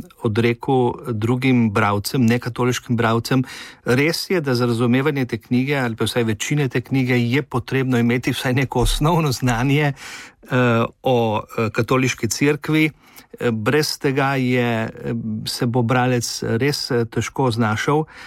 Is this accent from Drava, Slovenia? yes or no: no; Ajdovščina, Gorizia, Slovenia; tudi sam sem primorc iz Ajdovščine doma